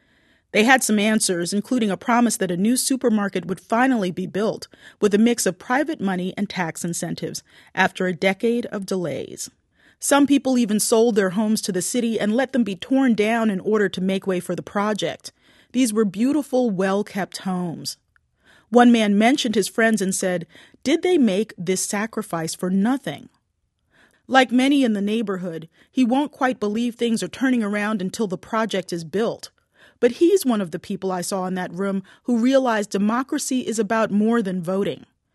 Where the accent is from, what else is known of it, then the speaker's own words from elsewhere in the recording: Baltimore, Maryland, United States; Well, I'm from Baltimore, not the part that looks like The Wire. The house I grew up in has a wide lawn planted with flowers and a backyard filled with fruit trees and vegetable beds.